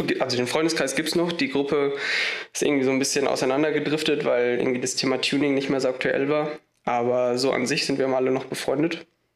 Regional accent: Bielefeld, North Rhine-Westphalia, Germany; ich bin, glaube ich, 26. Also ich glaube, nein. Ja, genau, ich komme aus Bielefeld.

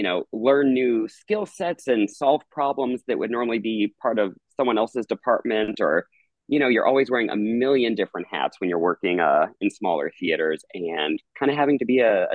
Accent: Lincoln, Nebraska, United States; But I grew up in Lincoln, Nebraska, and saw when I was like 4 or 5 years old, saw in our shopping mall like a little skit presentation

